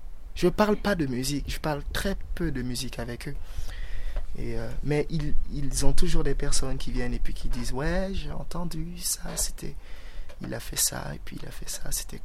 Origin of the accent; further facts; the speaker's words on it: Gabon; Ouais, je suis originaire du Gabon.